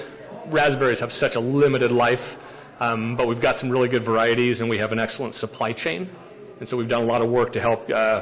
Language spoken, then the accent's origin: English; Watsonville, California, United States; And I grew up in Watsonville, where we're headquartered.